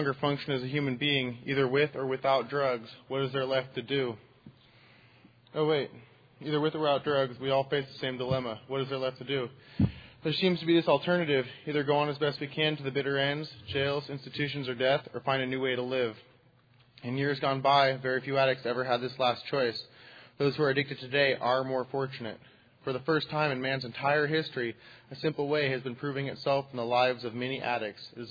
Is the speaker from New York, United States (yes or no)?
no; California, United States; I'm an addict from the Bay Area.